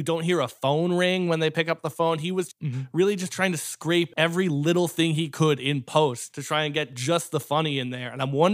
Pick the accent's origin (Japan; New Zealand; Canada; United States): Canada; We're both Canadian.